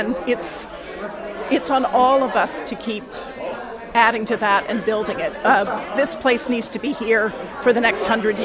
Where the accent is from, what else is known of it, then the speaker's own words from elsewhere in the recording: Liverpool, North West England, United Kingdom; I don't live in Liverpool any longer. I live in Halifax. But when people find out I'm from Liverpool